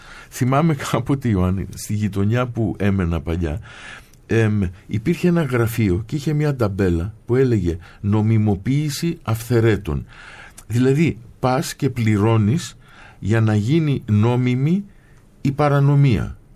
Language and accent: Greek; England, United Kingdom; Μεγάλωσα και λίγο στην Αγγλία